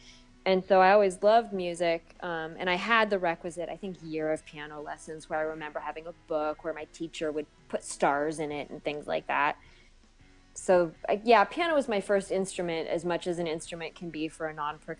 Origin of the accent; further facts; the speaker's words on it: California, United States; My whole family's otherwise from Kansas City, so I'm sort of the first one to be born and raised in California.